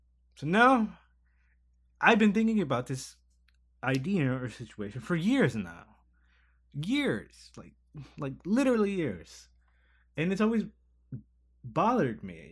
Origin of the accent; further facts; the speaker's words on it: Chicago, Illinois, United States; Mostly because, you know, we have a sort of similar background. We're both from Chicago.